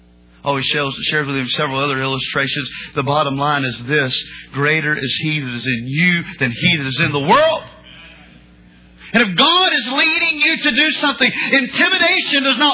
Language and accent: English; North Carolina, United States; I'm from North Carolina and I have a slow tongue.